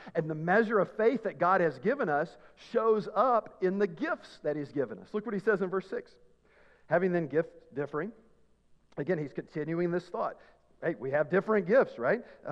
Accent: Tennessee, United States; I don't know. I'm from Tennessee. They didn't teach us that stuff, all right?

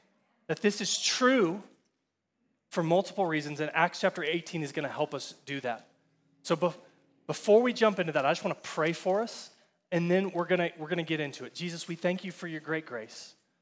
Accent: Texas, United States; I'm from Texas, and I'm a Texan, right?

